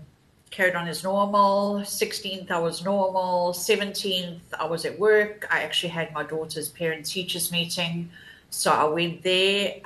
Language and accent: English; KwaZulu-Natal, South Africa; also born or lived in Johannesburg; Well, I was born in Joburg, and then my parents moved to KZN. And I obviously did my high schooling here